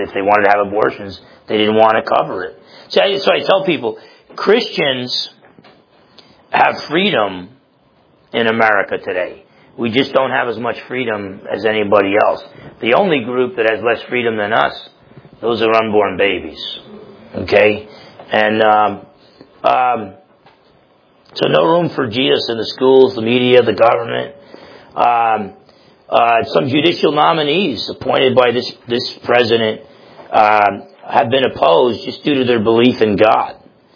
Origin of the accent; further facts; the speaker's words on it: New Jersey, United States; And I'm thinking, like, I'm from New Jersey.